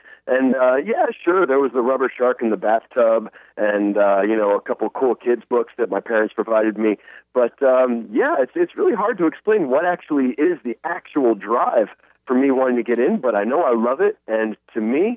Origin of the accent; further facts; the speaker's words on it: Atlanta, Georgia, United States; also born or lived in Connecticut; I grew up landlocked. Originally, I was from Connecticut and moved to Atlanta between the third and fourth grade.